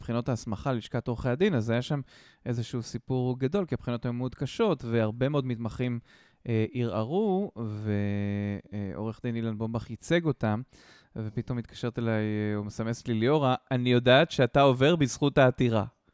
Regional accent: Tel Aviv, Tel Aviv District, Israel; יהודה לוי זה הרחוב שבו גדלתי בתל אביב

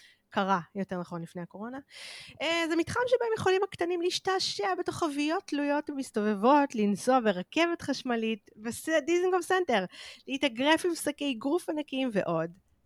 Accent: Holon, Tel Aviv District, Israel; כי אני גדלתי בחולון, והבילויים שלנו נחלקו לשניים

